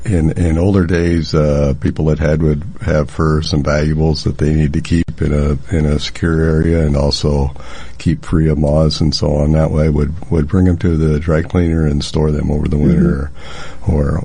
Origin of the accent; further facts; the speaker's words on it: Atlantic, Iowa, United States; Even in my hometown of Atlantic, I found a 1915 article